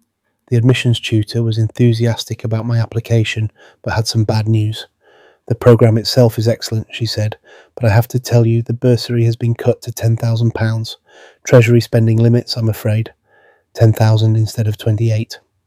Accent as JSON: {"language": "English", "town": "Armley", "region": "Yorkshire and the Humber", "country": "United Kingdom", "tie": "born or raised there", "said": "I grew up in Armley, watching my mum help kids with their maths homework."}